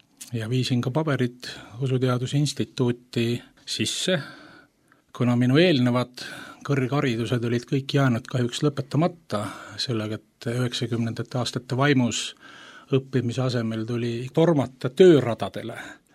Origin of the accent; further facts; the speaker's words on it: Tallinn, Harju County, Estonia; Minu lapsepõlv möödus Tallinna vanalinnas ja ma olin vast 4-aastane